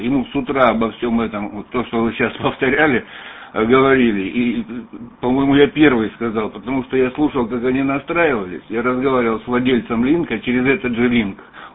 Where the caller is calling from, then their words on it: Belgium; Мы сейчас из Бельгии, поэтому... по местному позывному национальному.